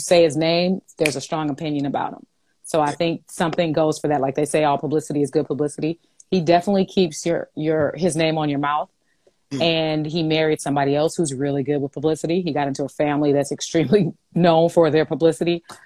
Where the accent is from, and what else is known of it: Inglewood, California, United States